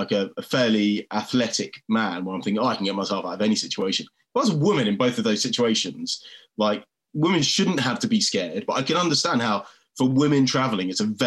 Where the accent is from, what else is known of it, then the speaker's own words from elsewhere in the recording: England, United Kingdom; I'm like, oh, I'm from England.